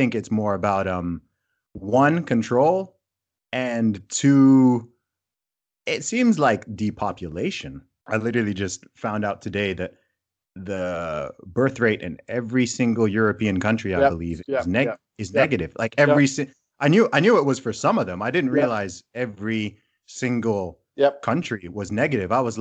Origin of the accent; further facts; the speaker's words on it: Saudi Arabia; also born or lived in England; I was born in England, but I actually grew up in Saudi Arabia.